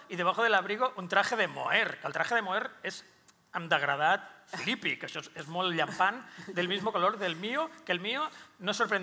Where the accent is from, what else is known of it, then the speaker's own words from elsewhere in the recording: Sant Boi de Llobregat, Catalonia, Spain; A Sant Boi, al meu poble, els pijos, el fill pijo d'algú tenia dos drogueries.